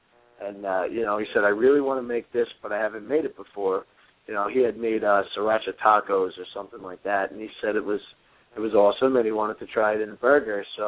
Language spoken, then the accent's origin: English; Bay Shore, New York, United States; I'm originally from Bayshore, New York.